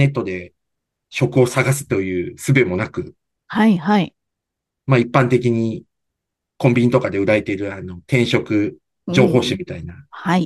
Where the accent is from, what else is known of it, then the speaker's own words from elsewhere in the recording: Chiba, Japan; 僕自身、千葉県出身在住なんですけど、